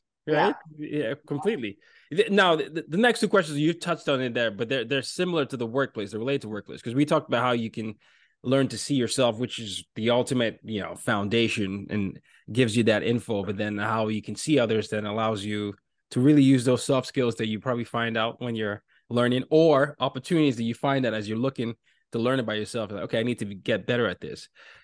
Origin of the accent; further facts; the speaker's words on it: Lagos, Nigeria; And this reminds me of my hometown, Lagos, Nigeria.